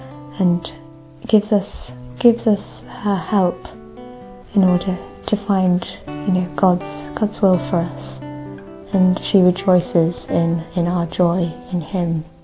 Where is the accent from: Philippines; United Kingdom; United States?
United Kingdom; England; I'm 21 years old and I'm from England.